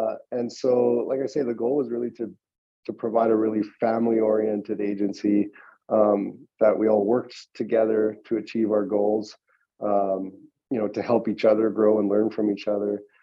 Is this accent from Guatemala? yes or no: yes; Guatemala; now in Canada; I moved to Canada, or I moved back to Canada. So long and short is I was born in Guatemala.